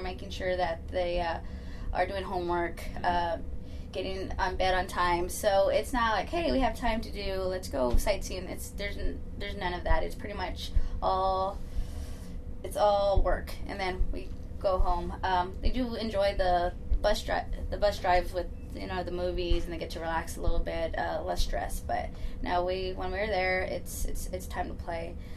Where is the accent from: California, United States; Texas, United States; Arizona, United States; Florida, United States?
Texas, United States; El Paso; I'm from El Paso, so I know how fun it can be.